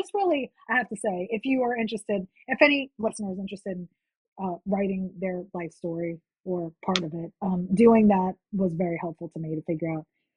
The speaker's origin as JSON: {"language": "English", "town": "New Orleans", "region": "Louisiana", "country": "United States", "tie": "born or raised there", "said": "Like, I'm going to write the Latina's like experience of growing up in New Orleans."}